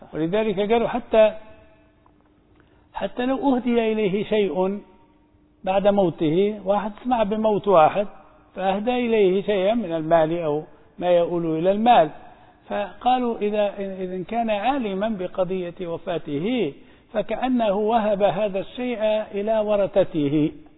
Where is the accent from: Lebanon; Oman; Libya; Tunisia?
Libya; لكن جرت العادة هنا في بلادنا ليبيا